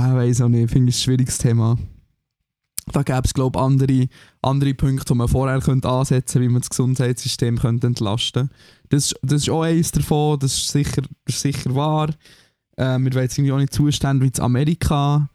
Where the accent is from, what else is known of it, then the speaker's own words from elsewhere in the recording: Switzerland; now in Germany; Voll, ich als Schweizer dachte, ja, fuck, ich muss die J-Tabletten holen.